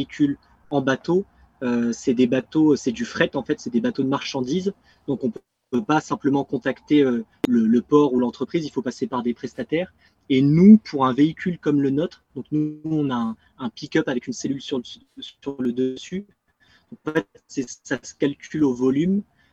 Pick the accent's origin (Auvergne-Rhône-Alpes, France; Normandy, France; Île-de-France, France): Auvergne-Rhône-Alpes, France; Lyon; on est Européens, on est Français. Avant de partir, on habitait à Lyon, donc à peu près au centre de la France.